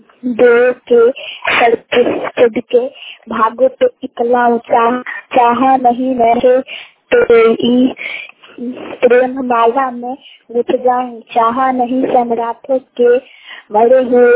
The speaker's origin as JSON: {"language": "Hindi", "town": "Fatehpur", "region": "Uttar Pradesh", "country": "India", "said": "मैं फतेहपुर की रहने वाली हूँ।"}